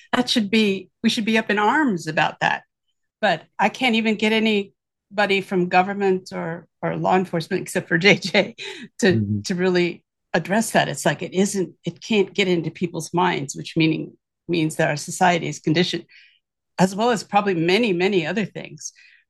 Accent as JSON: {"language": "English", "town": "Geneva", "region": "Illinois", "country": "United States", "tie": "born there", "said": "Well, I was born in 1949 in Geneva, Illinois."}